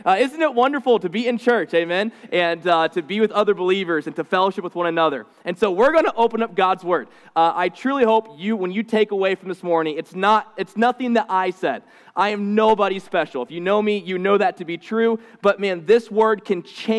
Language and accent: English; Ohio, United States; I am born and raised in Ohio, and I am a ginormous Buckeyes fan